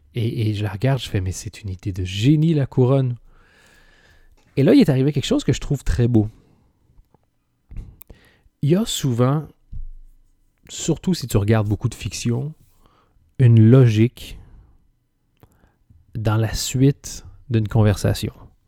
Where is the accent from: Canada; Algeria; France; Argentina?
Canada; born there; also born or lived in Belgium; moi, je suis né donc au Canada, je crois, ça s'entend. J'ai passé 14 ans en Belgique. Et à la 10, 11, 12e année, je ne me souviens plus exactement, j'ai obtenu ma nationalité belge.